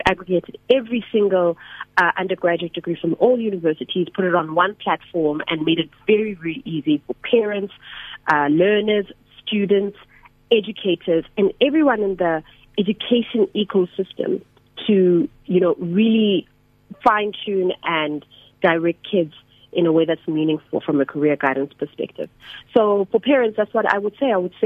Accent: South Africa; Being a South African Methodist, I believe quite strongly in, you know, being guided by the Holy Spirit

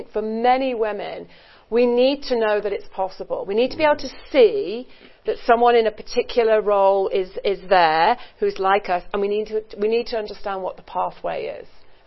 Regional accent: Birmingham, West Midlands, United Kingdom; born there

